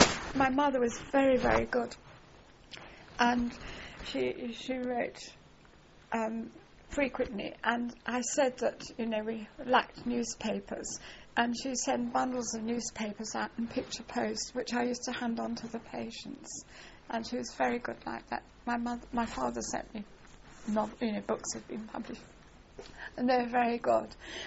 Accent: South East England, United Kingdom; well, I come from Sussex

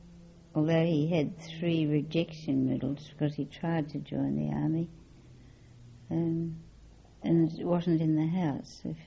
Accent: Western Australia, Australia; Well, we were very patriotic and anxious to learn all about them. And of course, if they visited Perth, that was the great event of the year.

